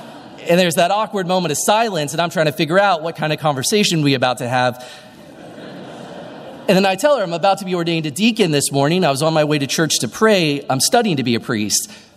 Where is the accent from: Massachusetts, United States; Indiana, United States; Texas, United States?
Indiana, United States; Indianapolis; and I share that I'm from the Indianapolis area.